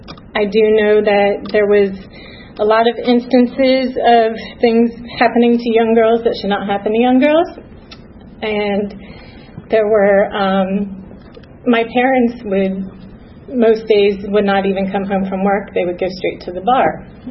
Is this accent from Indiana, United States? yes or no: no; Philadelphia, Pennsylvania, United States; born there; And I was born in January 19th, 1975 in Pennsylvania. My dad was in the Army. I was born at the Philadelphia Naval Base.